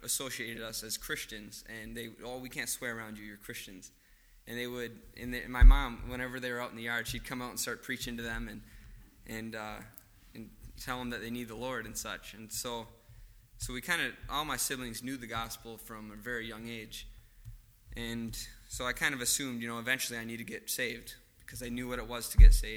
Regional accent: Grand Rapids, Michigan, United States; I'm from Grand Rapids, Michigan.

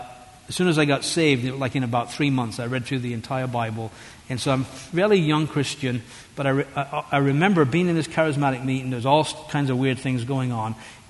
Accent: England, United Kingdom; I remember being in Florida the first time a hurricane came through our area, and of course, being an Englishman, I don't know anything about these things

